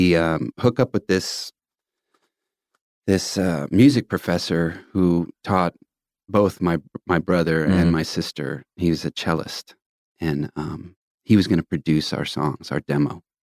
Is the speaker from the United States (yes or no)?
yes; Tulsa, Oklahoma, United States; But growing up in Tulsa, I would hear about the Cane's